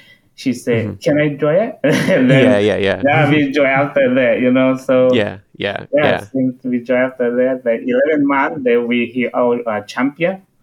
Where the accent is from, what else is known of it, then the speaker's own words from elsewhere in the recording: Laos; I came in from Laos.